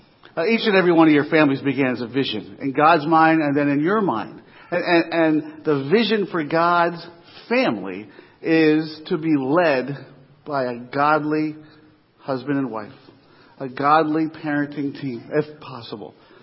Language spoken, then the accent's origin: English; East Coast, United States; I'm from the East Coast, and Coney Island wasn't too far from where we lived.